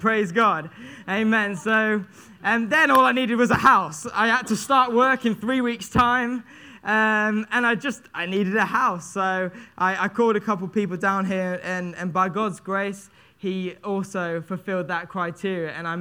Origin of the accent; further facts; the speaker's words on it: East Midlands, United Kingdom; now in Devon, United Kingdom; I'm from Lincolnshire up north. It's 280 miles away. I know I don't really sound like a northerner, but I do.